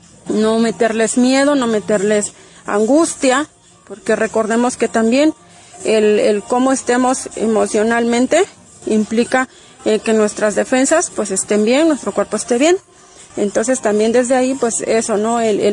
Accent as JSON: {"language": "Spanish", "town": "Amilcingo", "region": "Morelos", "country": "Mexico", "said": "Soy integrante de la Brigada de Salud Pin Flores Laureano de la comunidad de Amilcingo, aquí en el municipio de Temoac, en el estado de Morelos."}